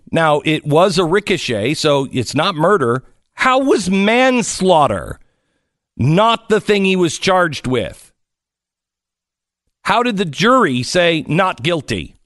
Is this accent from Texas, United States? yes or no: no; Seattle, Washington, United States; the reason why I ask, I'm from Seattle.